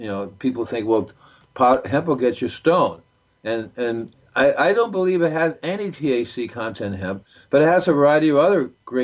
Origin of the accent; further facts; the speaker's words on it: New York, United States; born there; My dad came to the United States. I was born in New York in 49. That's when he came.